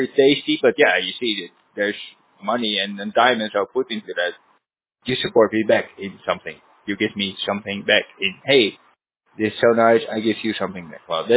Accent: Netherlands; English is a second language; But I come from the Netherlands. It's a country formed by all that.

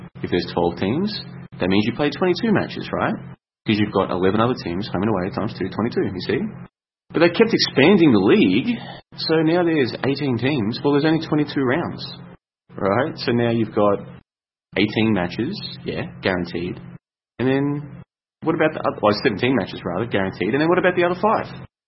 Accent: Australia; Because I'm Australian, it should be easy for me.

